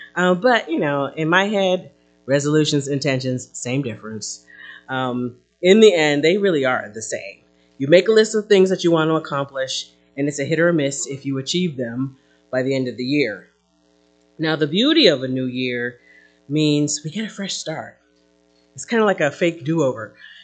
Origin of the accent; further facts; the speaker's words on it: New Jersey, United States; It's a series that I'm borrowing from my home state, New Jersey. Go Garden State.